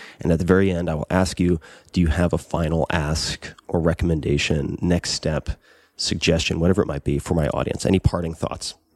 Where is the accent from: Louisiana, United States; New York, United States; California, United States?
New York, United States; Long Island; I curse. I'm from Long Island.